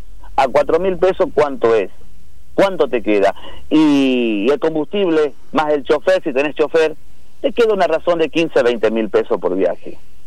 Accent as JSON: {"language": "Spanish", "country": "Argentina", "said": "brindando la seguridad que nos merecemos como argentinos"}